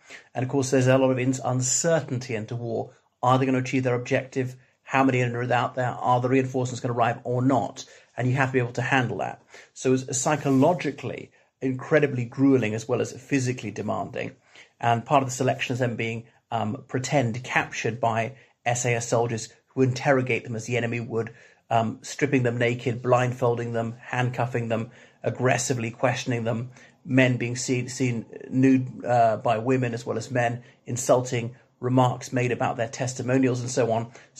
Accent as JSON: {"language": "English", "country": "Ireland", "said": "from Ireland."}